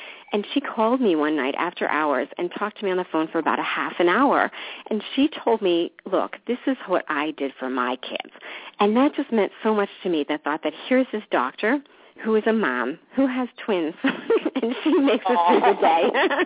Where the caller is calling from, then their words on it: Allentown, Pennsylvania, United States; I'm calling you from Allentown, Pennsylvania, which many people might remember is the town that … made famous. It's really not that bad. It's really a nice place.